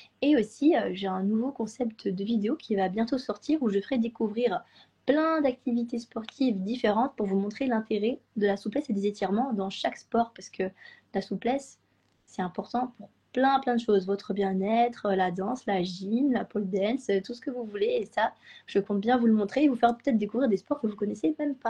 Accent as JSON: {"language": "French", "town": "Toulouse", "region": "Occitanie", "country": "France", "said": "je suis toulousaine."}